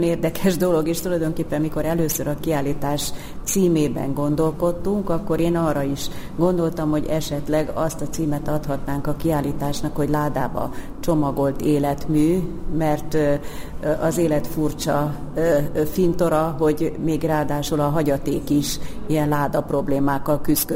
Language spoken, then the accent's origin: Hungarian; Hungary; Ez számunkra egy hosszas kutatómunka, mert magyarok vagyunk és nem értünk Párizsba